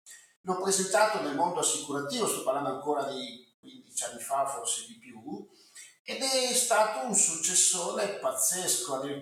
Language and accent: Italian; Veneto, Italy; io sono veneto